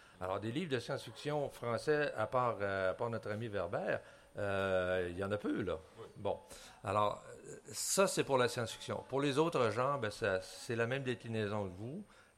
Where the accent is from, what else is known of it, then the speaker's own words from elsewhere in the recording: Quebec, Canada; Nous, on trouve toujours ça assez rigolo ici en France de voir que eux, ce sont des Américains et nous, on est des Québécois.